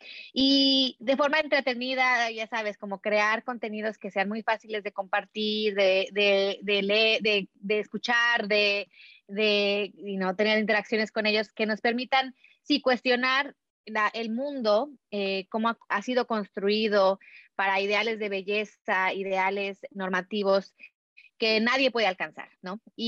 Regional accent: Mexico; Yo soy una persona de tez blanca, nací, crecí en México, mi mamá era americana

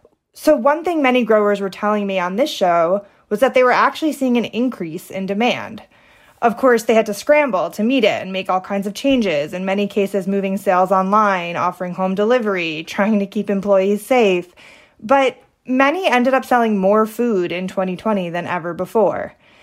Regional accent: Warwick, United States; we grew up in Warwick, right? A small kind of rural town.

